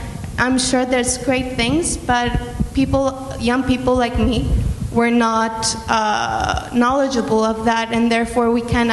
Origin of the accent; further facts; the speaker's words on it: Venezuela; also born or lived in Washington, D.C. / Paris; now in Montreal, California, United States; I'm from Venezuela, but I'm 25, and up to now I have lived in 4 countries, and I have lived in DC, Paris. I go often to New York, and currently I live in Montreal.